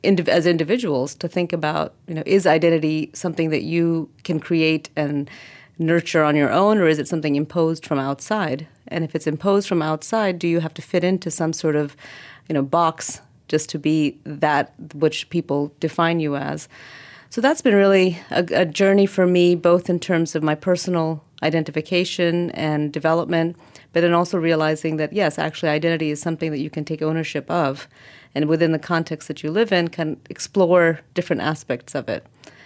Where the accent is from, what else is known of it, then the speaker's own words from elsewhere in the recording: United States; growing up in America with parents who had decided that we were going to be staying in America